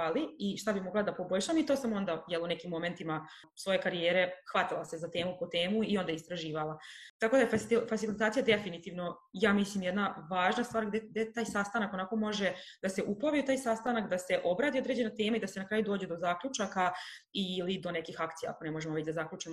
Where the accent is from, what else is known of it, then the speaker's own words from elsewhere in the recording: Serbia; moved away as an adult; now in Ireland; ja sam prelazak iz Srbije u Irsku